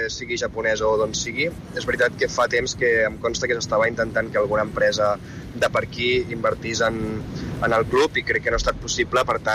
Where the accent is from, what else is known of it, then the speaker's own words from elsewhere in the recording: Barcelona, Catalonia, Spain; els que som de Sant Andreu de tota la vida i venim al camp des de que som petits